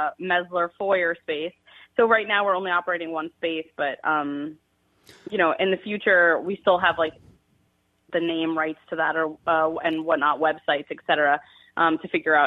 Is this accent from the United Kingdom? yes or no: no; New York, United States; I grew up on Long Island, so even on Long Island, I still didn't really like it.